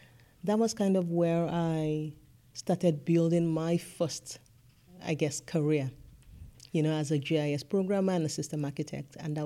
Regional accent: Nigeria; growing up in Nigeria

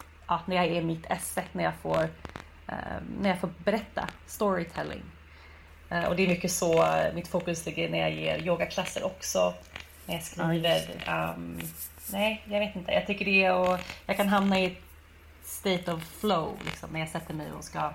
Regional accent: Stockholm, Stockholm County, Sweden; also born or lived in Uppsala; Så jag är född i Uppsala men vuxit upp sen jag var 9 i Stockholm.

